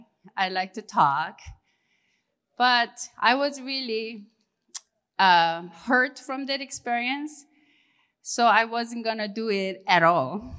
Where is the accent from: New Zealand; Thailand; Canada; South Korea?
South Korea; English is a second language; moved away as an adult; now in United States; then I am originally from South Korea, and I came to United States about 25 years ago